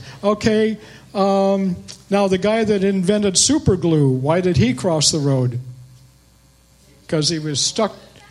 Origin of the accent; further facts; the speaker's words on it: Las Vegas, Nevada, United States; born there; Okay, well, I'm from the dry side of the state, but I was born in Las Vegas, Nevada, and I lived on this side of the state for 40 years